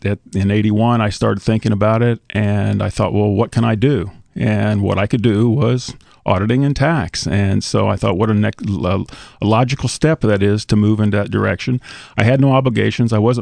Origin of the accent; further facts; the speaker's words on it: Terre Haute, Indiana, United States; I grew up in Terre Haute, Indiana. I went to school in Indianapolis.